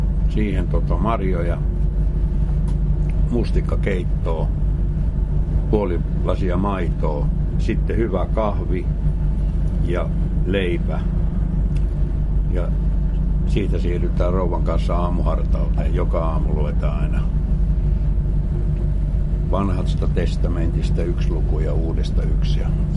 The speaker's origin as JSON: {"language": "Finnish", "town": "Pori", "region": "Satakunta", "country": "Finland", "tie": "born there", "also_born_or_lived": "Uusikaupunki / Lempäälä / Kemijärvi / Rovaniemi", "said": "Mä oon Porissa syntynyt."}